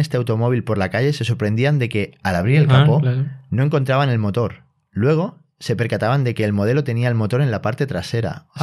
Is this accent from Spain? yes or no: yes; Spain; Media italiana, que es como los españoles, que no somos muy altos.